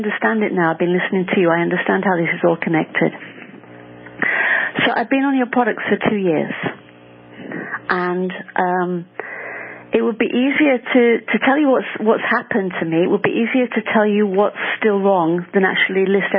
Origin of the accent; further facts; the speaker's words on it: United Kingdom; I'm British.